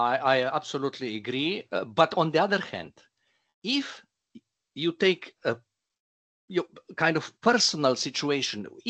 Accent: Slovenia; English is a second language; For instance, I'm coming from Slovenia. country of 2 million.

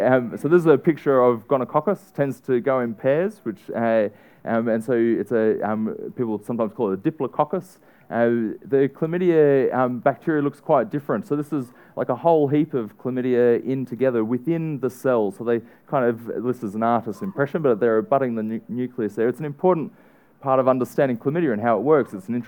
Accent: Australia; in my home country of Australia, it's a really obvious part of what we need to do.

